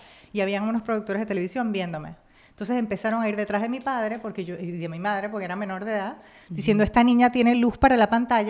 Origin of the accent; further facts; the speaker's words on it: Panama; Y sobre todo en mi país, Panamá, que no tenía una plataforma internacional como la maravillosa que tenían ustedes en Venezuela.